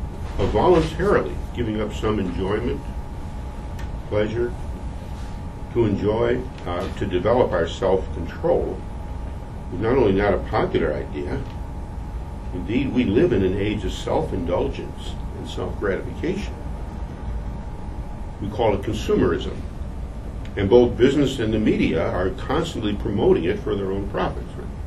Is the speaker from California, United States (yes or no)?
no; Illinois, United States; but I'm from Illinois, where the governors really do make the license plates.